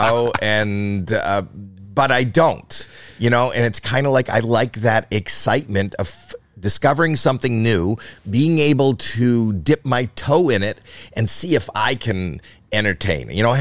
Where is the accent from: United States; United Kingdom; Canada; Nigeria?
Canada; You know, I'm Canadian, so hockey is in.